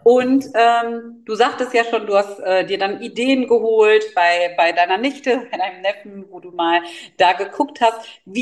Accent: Spain; Ich bin selber Spanierin

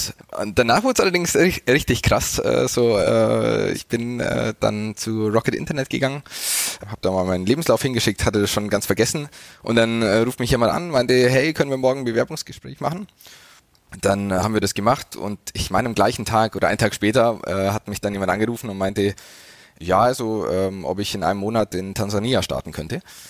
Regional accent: Bavaria, Germany; born there; ich bin ganz in der Nähe von Landsberg hier geboren und habe dann in München studiert und auch den Großteil meines Berufslebens in München verbracht. Mit kleinen Stationen im Ausland

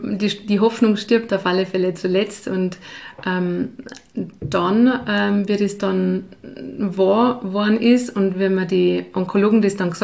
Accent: Tyrol, Austria; also born or lived in Kitzbühel; bin dann eben in Tirol wieder in meiner alten Heimat sozusagen hängen geblieben.

